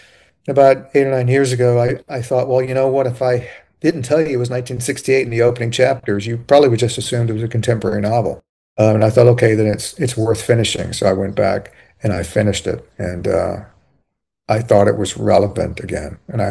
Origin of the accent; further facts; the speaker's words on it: Virginia, United States; As a white person growing up in Virginia in the 60s and 70s, I witnessed and observed many, many examples of bigotry and discrimination